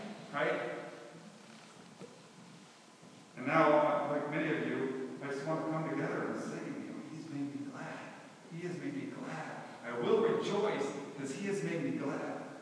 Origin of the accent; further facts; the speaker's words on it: Florida, United States; I used to play a game with my friends growing up in Florida when I was younger.